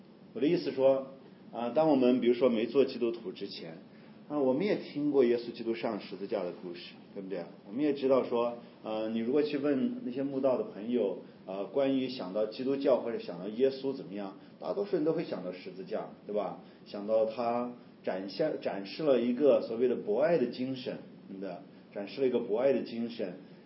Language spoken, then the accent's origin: Chinese; China; 我想我们中国人是很实际的一个民族啊